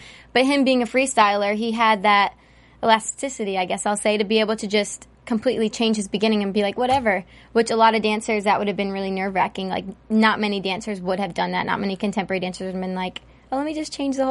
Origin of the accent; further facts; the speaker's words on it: Florida, United States; Yeah, because I'm from Florida, so it was the closest one to me.